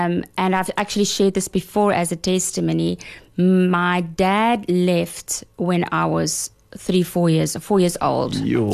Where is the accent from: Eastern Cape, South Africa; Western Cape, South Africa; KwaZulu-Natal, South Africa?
Western Cape, South Africa; Bellville; Okay, so I was born in Belleville.